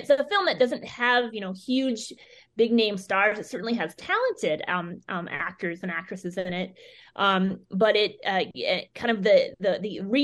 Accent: Minnesota, United States; I'm originally from Minnesota, and I know that one of our theaters in the Twin Cities, the Guthrie.

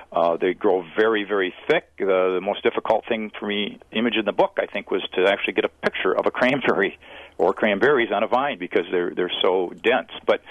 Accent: Wisconsin Rapids, Wisconsin, United States; moved away as an adult; also born or lived in Milwaukee; now in Minnesota, United States; Yes, I was born in Milwaukee. I grew up in Wisconsin Rapids, attended public schools there, and went to college in Wisconsin, and I've been in Minnesota now since 1984.

